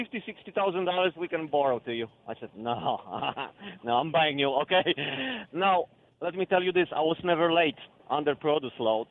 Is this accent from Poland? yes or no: yes; Poland; moved away; I came from Poland. I ran out of communism.